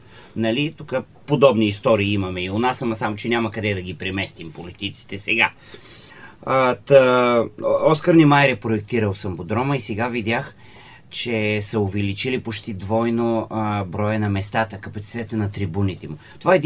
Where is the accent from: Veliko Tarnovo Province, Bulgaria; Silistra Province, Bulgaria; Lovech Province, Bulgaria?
Lovech Province, Bulgaria; Troyan; Аз съм роден в Троян. значи под Балкана. Още от малък ходих да катеря близките върхове